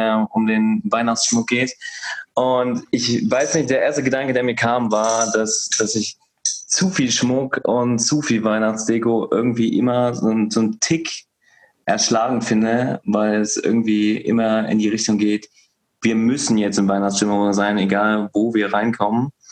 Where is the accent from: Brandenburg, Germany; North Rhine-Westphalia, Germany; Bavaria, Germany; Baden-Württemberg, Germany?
North Rhine-Westphalia, Germany; meine Heimat ist ja NRW